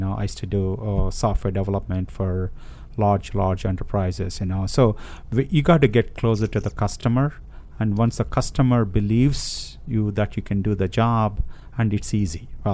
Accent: India; moved away as an adult; now in United States; I came from India to study here at University of Maryland.

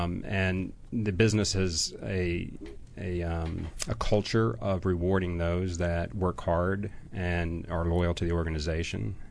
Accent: Atlanta, Georgia, United States; Atlanta, Georgia.

